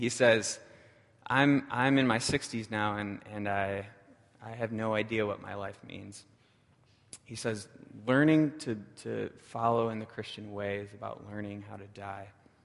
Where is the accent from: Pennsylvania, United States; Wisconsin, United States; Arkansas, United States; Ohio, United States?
Wisconsin, United States; Milwaukee; I remember standing at the shore of Lake Michigan. I grew up in Milwaukee.